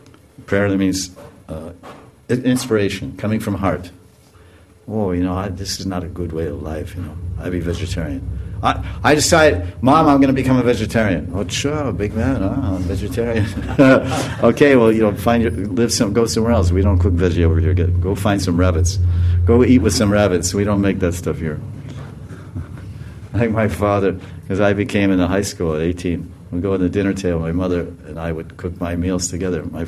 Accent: United States; I'm American, but I'm a small guy from there.

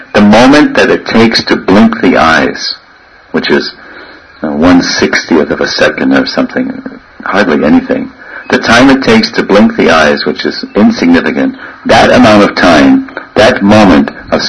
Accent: New York, United States; Another birth in New York. I'm from New York. Or Brooklyn, Bedford Stuy.

